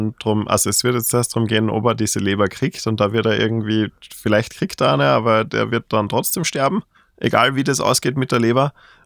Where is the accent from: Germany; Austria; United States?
Austria; Salzburg; born there; Ich meine, als gebürtiger Salzburger ist man ja aufgewachsen mit dem Tod des alten reichen Mannes, nicht?